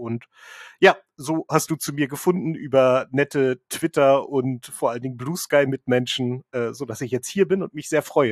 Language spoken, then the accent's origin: German; Wolfsburg, Lower Saxony, Germany; wie gesagt, ich komme aus Wolfsburg